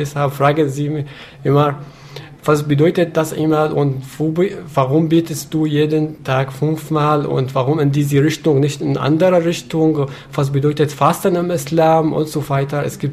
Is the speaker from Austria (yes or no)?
no; Syria; now in Rostock, Germany; Ich komme aus Syrien.